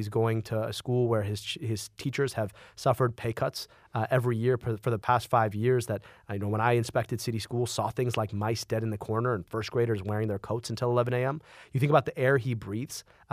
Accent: Detroit, Michigan, United States; when I was appointed Commissioner of Health in the city of Detroit, had the opportunity to serve my hometown, and now hoping to serve as governor.

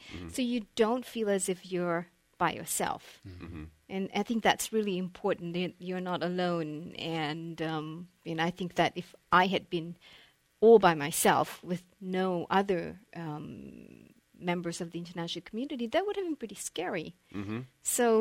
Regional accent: Malaysia; accent: British; I came here from Malaysia. Malaysia was a British colony, and the only difference was that we have a different dialect. So I had a British dialect more, but I still have a little bit after all these years and coming here.

